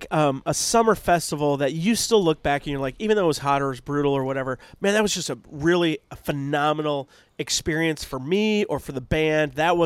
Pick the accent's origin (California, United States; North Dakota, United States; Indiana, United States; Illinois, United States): Illinois, United States; Rockford; so when I was growing up in Rockford, Illinois, most corrupt town in a most corrupt state